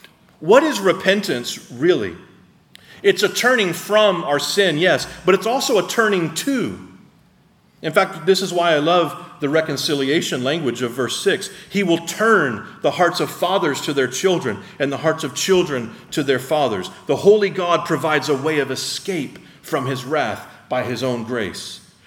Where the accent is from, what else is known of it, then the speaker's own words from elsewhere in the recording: United States; I grew up in the American suburbs.